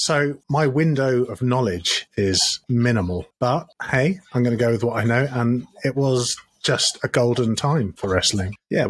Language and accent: English; United Kingdom; we're British